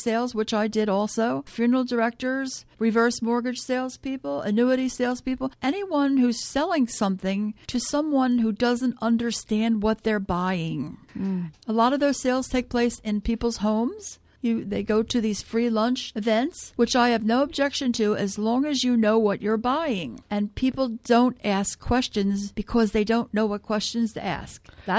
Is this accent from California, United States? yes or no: no; Norristown, Pennsylvania, United States; I'm a local girl. I was raised in Norristown and went to Norristown schools